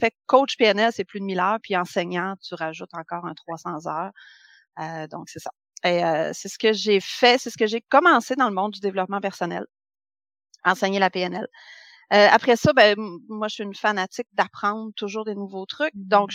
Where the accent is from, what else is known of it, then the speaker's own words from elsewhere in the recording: Dolbeau-Mistassini, Quebec, Canada; Ouais, moi, plus dans le nord, moi, je suis à je viens de Dolbeau, lac Saint-Jean.